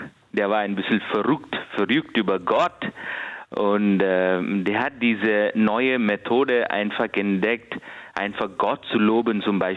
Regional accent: India; first language Kannada; German is a second language; Ja, weil ich komme ursprünglich aus Indien. Das ist meine Muttersprache. Die Sprache heißt Kannada

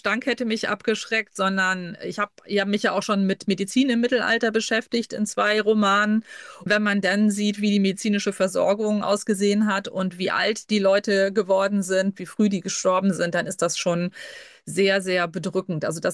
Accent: Northern Germany, Germany; weil ich natürlich als Nordlicht vielleicht nicht unbedingt prädestiniert dafür bin, ein Kölner Thema aufzugreifen

